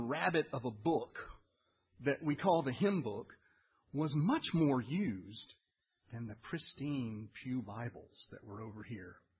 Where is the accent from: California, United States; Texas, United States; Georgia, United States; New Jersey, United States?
Georgia, United States; Roswell; I remember being about 8 years old in my home church in Roswell, Georgia. I grew up in Roswell Presbyterian Church